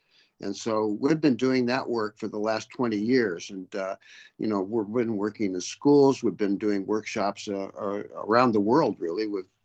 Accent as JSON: {"language": "English", "town": "Santa Cruz", "region": "California", "country": "United States", "lives_now": "England, United Kingdom", "said": "I'm from Santa Cruz, California, originally."}